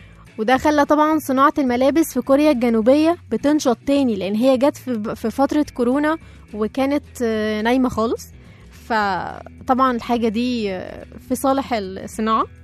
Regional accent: Egypt; طبعا احنا هنا كمصريين قعدنا نحط التاتش بتاعتنا

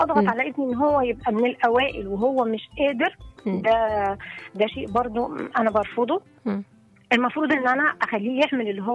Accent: Egypt; احببه ان انا مصري

